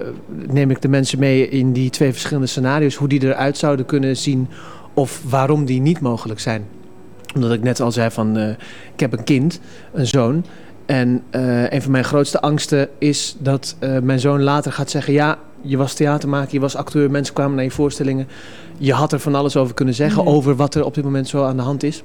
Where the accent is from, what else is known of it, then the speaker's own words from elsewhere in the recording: Zutphen, Gelderland, Netherlands; Omdat ik gewoon geboren en getogen in Zutphen ben.